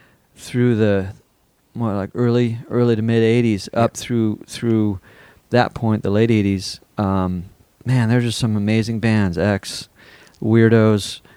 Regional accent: Mammoth Lakes, California, United States; also born or lived in Los Angeles; I'm from LA. I grew junior high and high school in Mammoth, a ski resort up about 5 hours north of here.

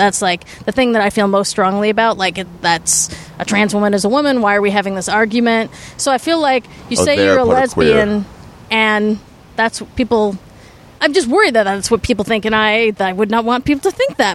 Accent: Wisconsin, United States; I mean, I grew up in a rural area.

